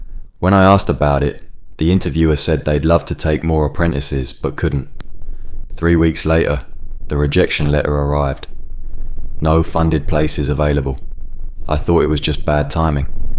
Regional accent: Paisley, Scotland, United Kingdom; Growing up in Paisley, I watched my mum mark exercise books every evening after her teaching day ended

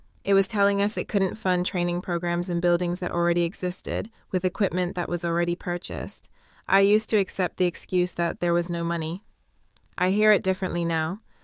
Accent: Sparkhill, West Midlands, United Kingdom; Growing up in Sparkhill with my dad working nights at Cadbury's and my mum cleaning offices in town, I watched my gran struggle to get proper care in her final years.

